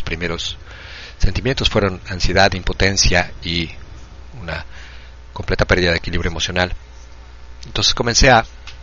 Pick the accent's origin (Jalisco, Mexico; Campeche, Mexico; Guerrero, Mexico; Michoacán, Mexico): Campeche, Mexico; soy de México, soy de Campeche, campechana